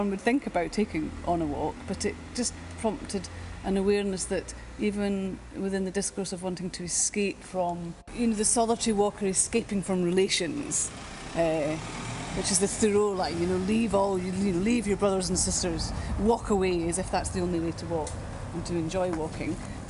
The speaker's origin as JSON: {"language": "English", "town": "Glasgow", "region": "Scotland", "country": "United Kingdom", "said": "I am from Glasgow. I work at the University of Glasgow and I teach theatre studies there."}